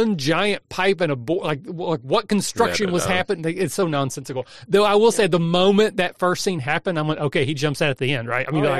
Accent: Southeast, United States; But I'm from the Southeast. We have a restaurant called Long John Silver

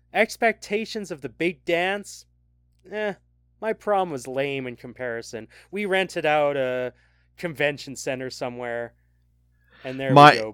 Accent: Canada; as a Canadian, I've always had to kind of translate for American anyway, right? Like, because I am raised on all this culture that comes from you guys

